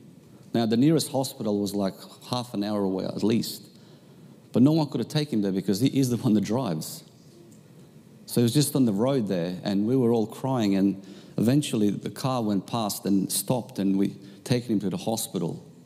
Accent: Bosnia & Herzegovina; Where I come from Bosnia, and there's wars all the time.

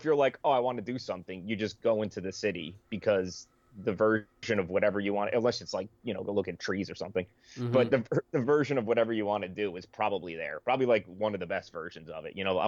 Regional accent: New Jersey, United States; I grew up in New Jersey. I'm gonna probably about 30 miles outside of the city, outside of New York. just to geographically place it. So like Northeast New Jersey.

